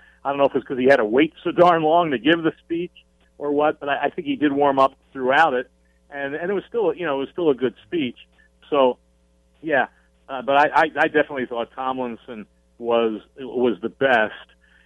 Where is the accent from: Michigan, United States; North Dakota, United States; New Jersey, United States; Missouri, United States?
Missouri, United States; St. Louis; I had some Hall of Famers, you know, who knew I was from St. Louis